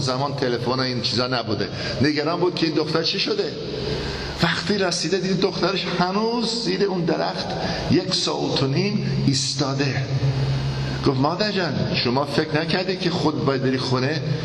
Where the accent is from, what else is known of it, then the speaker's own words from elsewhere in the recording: Tabriz, East Azerbaijan, Iran; به خاطر که بچه تبریزم از سگ بدم میاد